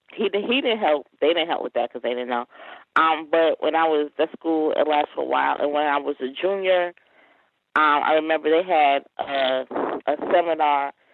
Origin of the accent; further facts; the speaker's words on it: New York, United States; now in Georgia, United States; I live in Georgia, but I'm from New York, and I went to, I had to test into a high school, which that was an experience.